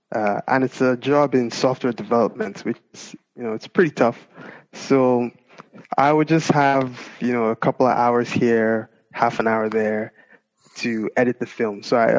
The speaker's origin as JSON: {"language": "English", "country": "Nigeria", "tie": "born or raised there", "said": "Growing up in Nigeria, I played soccer."}